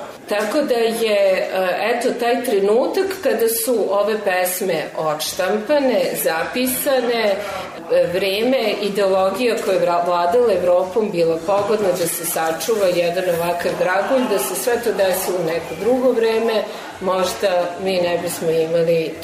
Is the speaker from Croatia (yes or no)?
no; Serbia; jer mi smo ušli, Srbi su ušli u teoriju književnosti kao jedini evropski narod